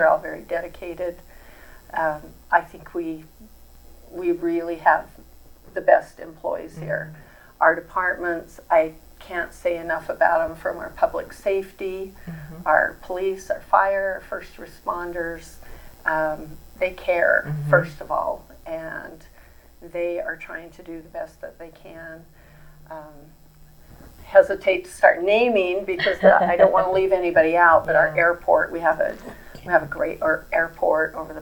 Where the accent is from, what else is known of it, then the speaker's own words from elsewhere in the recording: Cedar City, Utah, United States; Well, I was born and raised here in Cedar City. This is my hometown. I graduated from Cedar High and went to SUU, studied accounting.